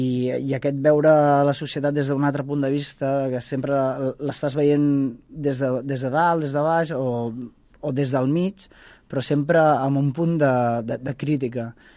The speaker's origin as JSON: {"language": "Catalan", "town": "Parets del Vallès", "region": "Catalonia", "country": "Spain", "tie": "born or raised there", "said": "Sí, jo sóc de parets de tota la vida, d'avis, rebesavis i fins on arriba el que jo conec. Bé, no, tinc una part de família, de rebesavis de l'Hospitalet"}